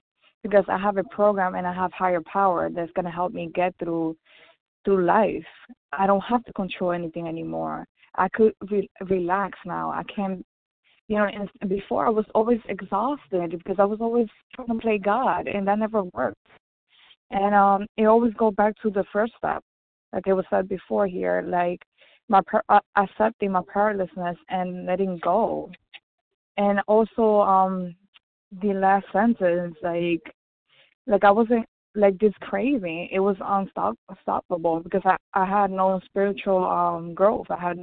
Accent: New York City, New York, United States; from New York City, compulsive overeater.

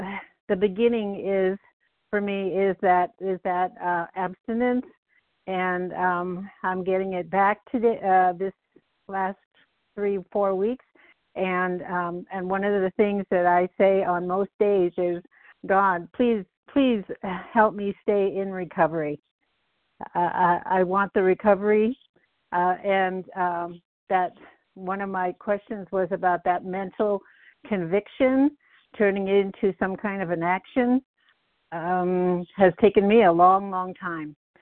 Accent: Claremont, California, United States; I'm from Claremont, California.

